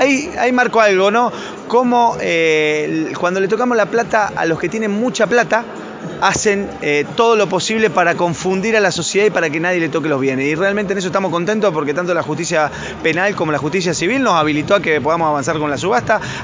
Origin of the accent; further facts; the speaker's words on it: Santa Fe, Argentina; como santafesino, nos genera mucho orgullo